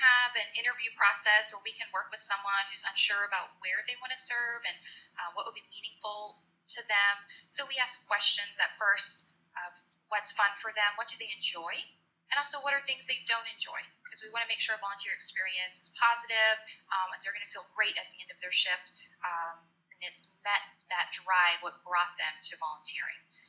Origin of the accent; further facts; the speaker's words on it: McKinney, Texas, United States; also born or lived in Plano; I was born in Plano. I grew up in McKinney